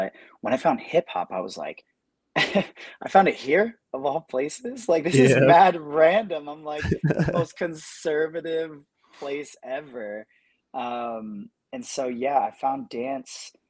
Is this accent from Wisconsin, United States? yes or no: no; Layton, Utah, United States; I come from Layton, Utah. Grew up a military brat, so ended up setting roots in Utah as a teenager, and that's where I started actually as a dancer.